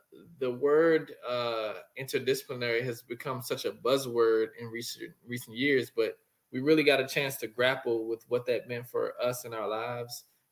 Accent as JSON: {"language": "English", "town": "Washington", "region": "District of Columbia", "country": "United States", "tie": "born or raised there", "said": "Born in Washington, D.C. originally. Mm-hmm. Went to elementary school on Howard University's campus."}